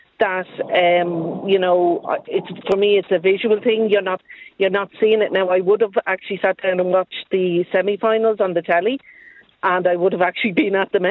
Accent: Leinster, Ireland; I'm from a county, I'm from Meath

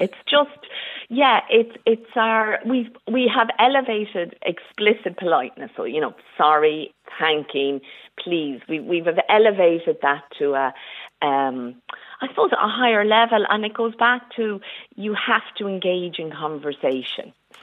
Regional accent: County Cavan, Ireland; Or they made a good Cayley, because I'm from Cavan, and that would be something that would be a Leitrim.

